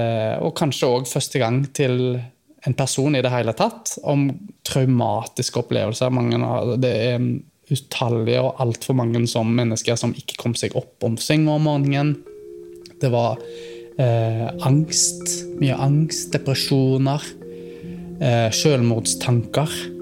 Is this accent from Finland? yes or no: no; Western Norway, Norway; accent: Western Norwegian; med min dialekt, med skarrar från Västlandet